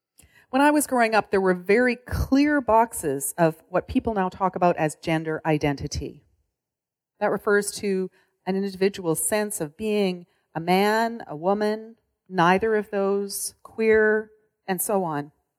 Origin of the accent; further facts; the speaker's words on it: Saskatoon, Saskatchewan, Canada; was growing up in Saskatoon, I was what you call a tomboy